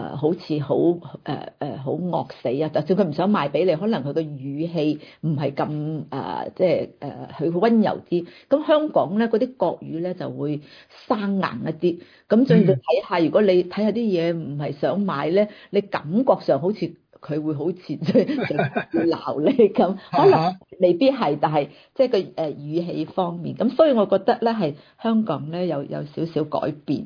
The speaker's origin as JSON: {"language": "Cantonese", "region": "Guangdong", "country": "China", "said": "以前香港人或者係我哋廣東人嗰啲有咁多"}